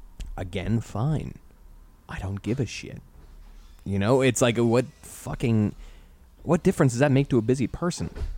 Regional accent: United States; growing up in America as a white male, am I only able to have peanut butter and jelly?

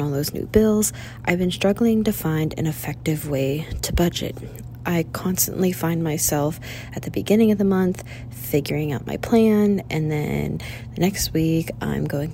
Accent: Pennsylvania, United States; I'm from Pennsylvania. I'm 23 years old, and a few months ago, I bought a house.

